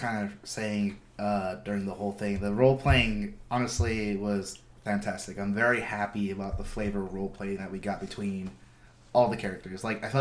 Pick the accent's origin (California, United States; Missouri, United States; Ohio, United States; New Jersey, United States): New Jersey, United States; accent: New Jersey; I feel like your country twang is probably my New Jersey accent.